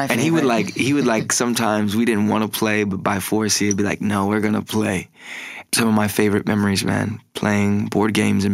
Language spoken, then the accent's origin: English; Los Angeles, California, United States; I grew up in a Black and Mexican kind of part of San Pedro, which is a smaller part of Los Angeles.